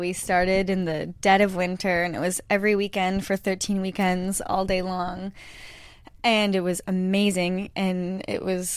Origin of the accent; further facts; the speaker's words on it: Sudbury, Ontario, Canada; We realized that we're both from Sudbury